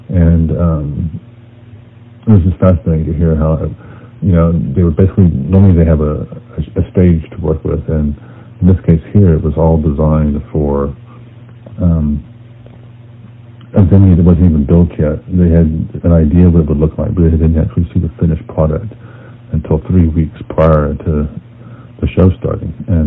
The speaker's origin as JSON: {"language": "English", "town": "Austin", "region": "Texas", "country": "United States", "tie": "born or raised there", "said": "the fact that this was happening in my hometown, I had to make it down there."}